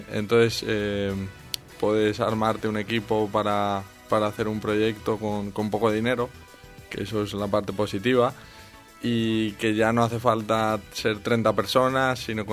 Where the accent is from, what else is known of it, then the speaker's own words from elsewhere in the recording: Valencia, Valencian Community, Spain; pero yo soy de Valencia, el documental sale en imágenes de Valencia